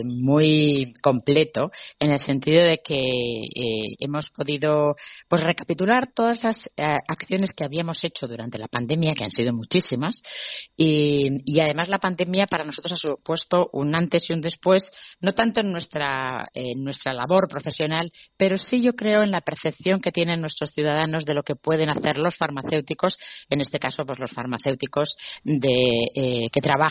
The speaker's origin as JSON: {"language": "Spanish", "country": "Spain", "said": "como españoles pues tenemos que estar muy contentos"}